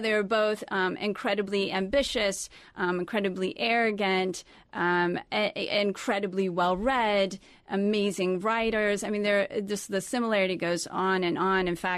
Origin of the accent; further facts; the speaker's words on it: Kansas City, United States; I am from Kansas City.